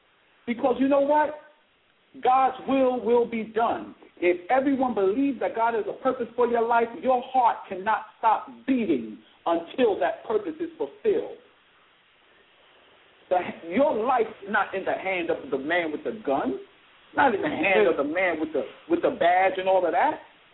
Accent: United States; born there; I am African American, I'm of African descent, and I was born in America. This is my country.

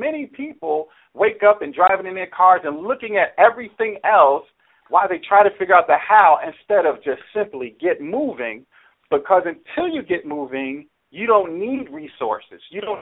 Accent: New York City, New York, United States; Growing up in the Bronx, New York City, where I was the murder capital of the world, growing up to a single parent

